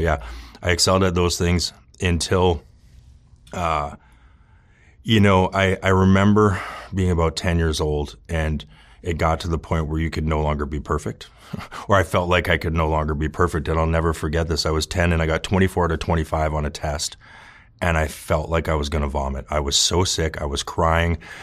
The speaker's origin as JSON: {"language": "English", "town": "Kelowna", "region": "British Columbia", "country": "Canada", "tie": "born there", "said": "I was born in Canada, British Columbia, town called Kelowna, small town, very, very, one of the most beautiful places in the world."}